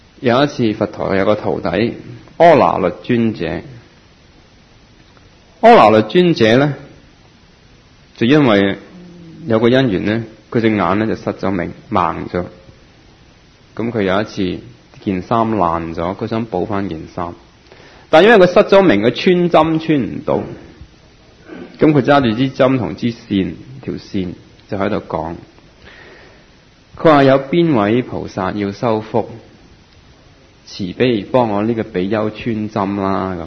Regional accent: Hong Kong; 我们香港人成日都有句说话

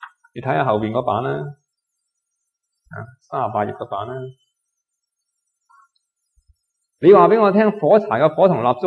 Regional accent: China; 我哋中国人好多业力嘅解说嘅

